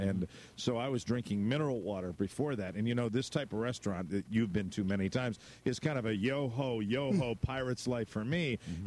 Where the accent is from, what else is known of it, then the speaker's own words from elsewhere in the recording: New England, United States; and I'm from New England